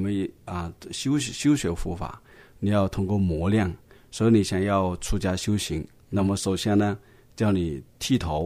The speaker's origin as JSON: {"language": "Chinese", "town": "Chaozhou", "region": "Guangdong", "country": "China", "said": "那我们潮州话有一句话，蛮有意思的"}